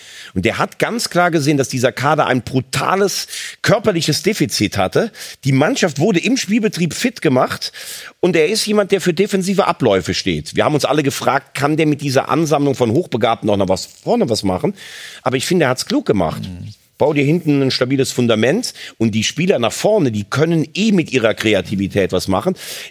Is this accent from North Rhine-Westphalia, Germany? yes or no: yes; North Rhine-Westphalia, Germany; man sagt ja bei uns in Nordrhein-Westfalen, was der Rheinländer verspricht, das räumt der Westfale weg.